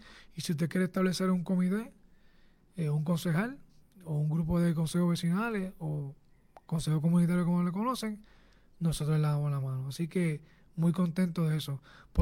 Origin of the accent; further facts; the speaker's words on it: Lares, Puerto Rico; específicamente yo les hablo de mi pueblo en Lares. Así que Lares es un pueblo que es bien visitado, o sea, bien concurrido, tiene una población flotante bien alta.